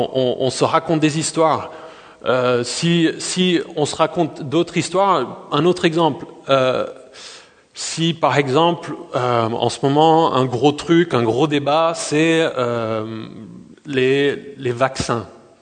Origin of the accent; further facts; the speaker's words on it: France; on est français, donc on aime le camembert